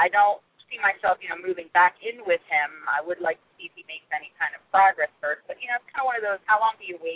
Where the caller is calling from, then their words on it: Maryland, United States; I'm calling from Maryland.